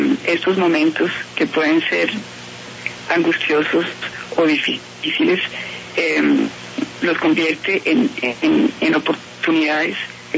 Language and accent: Spanish; Colombia; para nosotros como colombianos